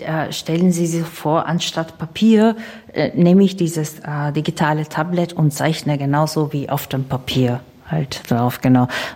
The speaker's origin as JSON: {"language": "German", "region": "Istanbul", "country": "Turkey", "tie": "born or raised there", "moved": "yes", "lives_now": "Germany", "said": "Ich bin in Istanbul groß geworden"}